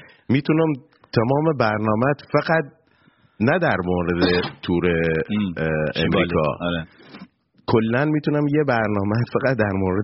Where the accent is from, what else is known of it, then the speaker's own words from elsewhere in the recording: Bushehr, Iran; از بچگی تو بوشهر دنیا اومدم